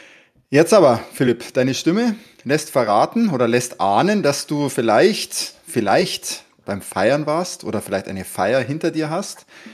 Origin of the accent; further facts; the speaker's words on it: Bavaria, Germany; sagt man ja bei uns in Bayern